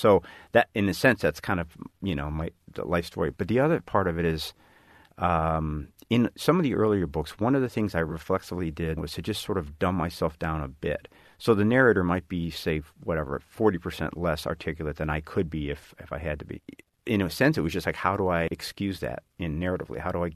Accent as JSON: {"language": "English", "town": "Chicago", "region": "Illinois", "country": "United States", "tie": "born or raised there", "said": "I was an engineering student and I grew up in Chicago."}